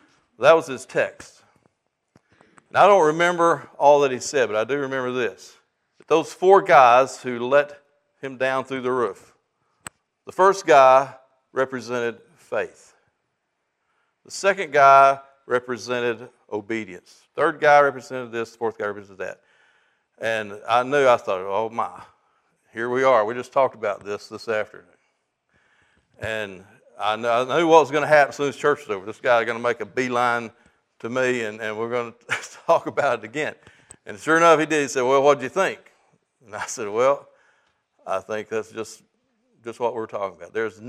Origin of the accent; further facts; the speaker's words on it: the South, United States; I'm from the South like you were last week.